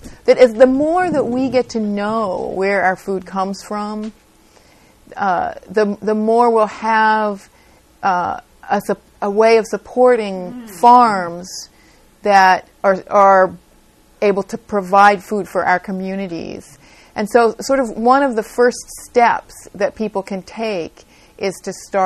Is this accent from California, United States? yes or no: yes; California, United States; seeing and growing up in California and seeing how California is changing and getting more and more crowded